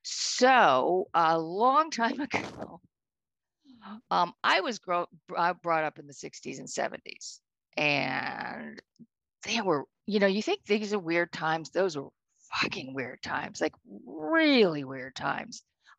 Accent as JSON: {"language": "English", "town": "Oakland", "region": "California", "country": "United States", "said": "from Oakland, and I identify myself as an all-around addict."}